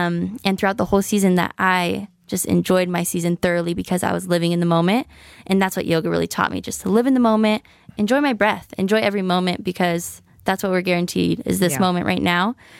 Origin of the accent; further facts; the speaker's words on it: Watsonville, California, United States; So I am from Watsonville, California. It's near Santa Cruz. Okay. I grew up a Raider fan.